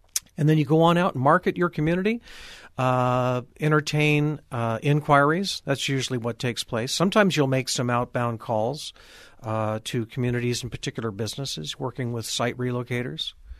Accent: Eugene, Oregon, United States; From my perspective, I came from Eugene.

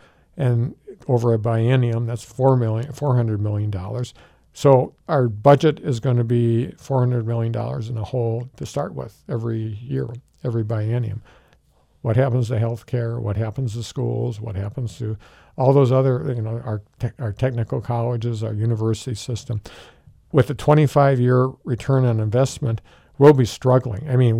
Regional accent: Plymouth, Wisconsin, United States; I was born and raised in Plymouth, which, in case your listeners didn't know, that's the cheese capital of the world.

